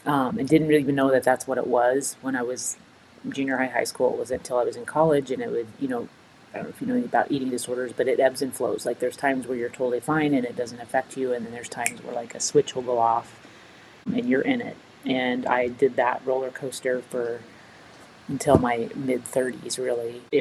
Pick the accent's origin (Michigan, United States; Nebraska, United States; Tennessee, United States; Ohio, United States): Nebraska, United States; Friend; So I grew up in Friend, which is 45 minutes from here. The small town kid that couldn't wait to get out kind of thing.